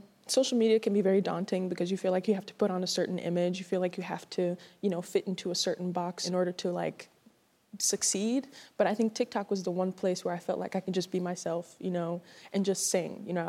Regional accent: New York City, New York, United States; I grew up in the Bronx, New York.

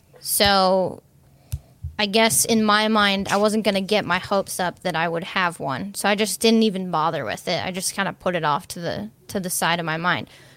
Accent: Midwest, United States; growing up in the Midwest, I imagine it's kind of similar there

